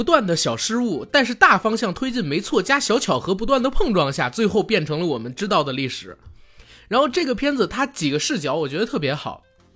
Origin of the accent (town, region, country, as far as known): China